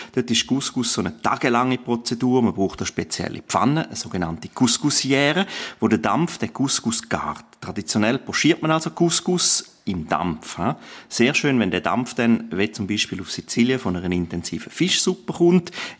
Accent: Graubünden, Switzerland; Ja, ich als Bündner würde sagen

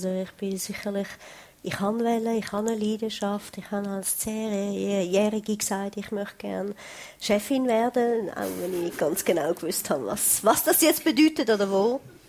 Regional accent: Switzerland; Also ich bin ein stolzer Schweizer, eine stolze Schweizerin.

